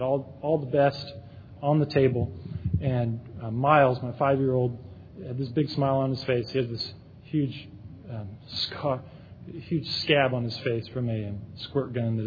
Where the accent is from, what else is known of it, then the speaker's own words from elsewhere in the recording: Fresno, California, United States; I remember growing up in Fresno, California, this time of the year, in summer, it is warm.